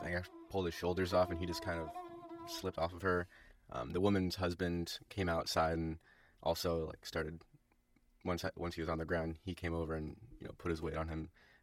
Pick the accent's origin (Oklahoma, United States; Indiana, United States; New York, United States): Indiana, United States; Valparaiso; now in Bloomington, United States; I'm from Valparaiso, Indiana, originally. I go to school here at IU in Bloomington. 22 years old now.